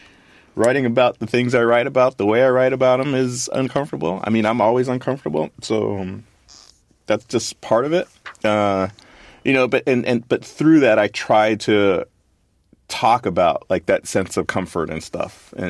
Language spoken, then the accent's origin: English; Los Angeles, California, United States; But, you know, I grew up in Los Angeles. And so, I mean, I don't live there now.